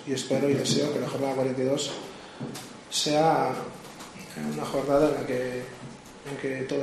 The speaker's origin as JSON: {"language": "Spanish", "region": "Galicia", "country": "Spain", "said": "Ya le digo, yo soy gallego, pero soy un hombre de fútbol y he estado en muchos sitios"}